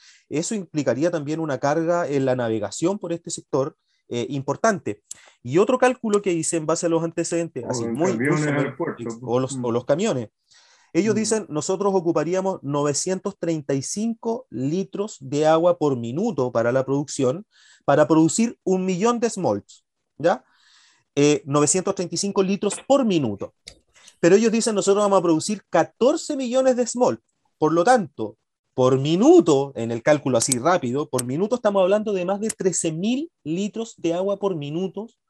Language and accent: Spanish; Mañihuales, Aysén, Chile; yo soy de Mañiguales, por cierto